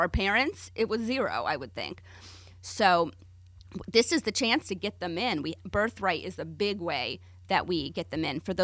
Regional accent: Huntsville, Alabama, United States; So I grew up in Huntsville, Alabama. Not a lot of Jews there, shockingly.

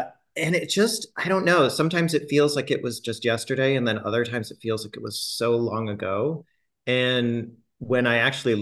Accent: Pawtucket, Rhode Island, United States; born there; I was born in Pawtucket, Rhode Island, which is actually where I live currently. And never thought I would move back to my actual hometown.

